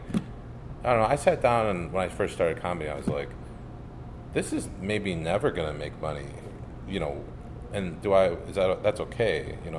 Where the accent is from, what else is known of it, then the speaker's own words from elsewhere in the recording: Traverse City, Michigan, United States; now in Austin, United States; No, I'm from Northern Michigan. Yeah, from Traverse City.